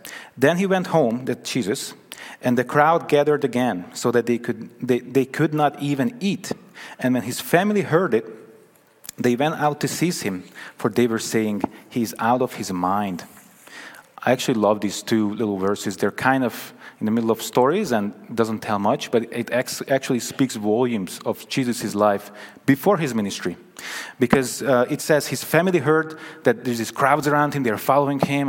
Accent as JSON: {"language": "English", "country": "Hungary", "tie": "born or raised there", "said": "I was born and raised in Hungary. I was raised by my uncle and my aunt."}